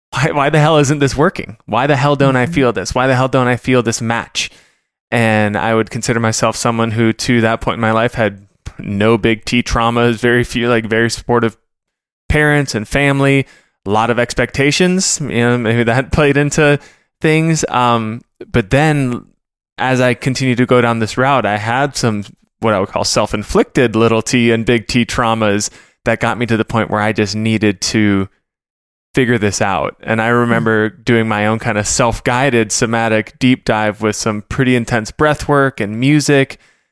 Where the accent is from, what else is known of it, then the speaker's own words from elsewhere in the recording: Midwest, United States; but I got caught in that story of I'm from the Midwest.